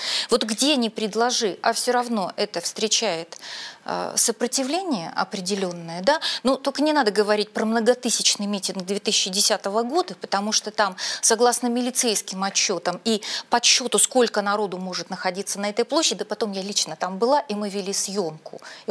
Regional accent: Yekaterinburg, Sverdlovsk Oblast, Russia; Вот я тоже екатеринбурженка.

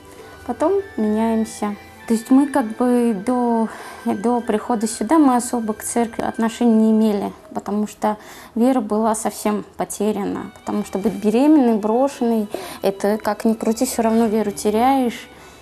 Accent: Poltava Oblast, Ukraine; moved away as an adult; now in Russia; Мы из Полтавской области, из Мирного региона, но такая ситуация сложилась, что детей лучше воспитывать в России.

